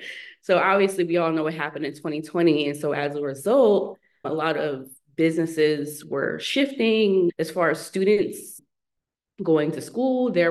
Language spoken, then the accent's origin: English; Philadelphia, Pennsylvania, United States; And so I had to leave where I was, come back, go back to my hometown of Philadelphia. I had moved 3 times in 2022.